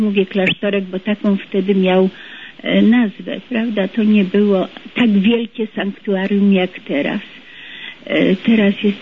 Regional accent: Toruń, Kuyavian-Pomeranian Voivodeship, Poland; now in Świętochłowice, Poland; Ja dzwonię ze Śląska, ze Świętochłowic, ale jestem torunianką i chodziłam właśnie do szkoły naprzeciwko klasztorku, do Technikum Przemysłu Cukrowniczego.

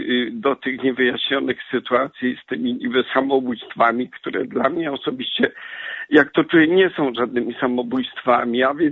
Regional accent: Gorzów Wielkopolski, Lubusz Voivodeship, Poland; bo pochodzę z Gorzowa i mniej więcej ten sam rocznik.

